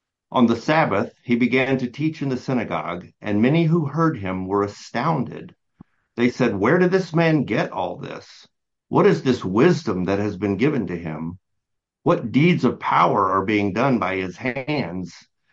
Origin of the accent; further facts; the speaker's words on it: Southeast, United States; because for a long time growing up in the area where I grew up, I grew up in the Southeast, as we've talked about before. And so this idea of honoring your elders is really important.